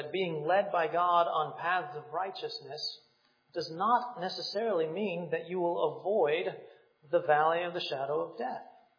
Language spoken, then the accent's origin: English; Cleveland, Ohio, United States; now in Virginia, United States; I grew up in Cleveland, so thunderstorms here in Virginia are really not thunderstorms.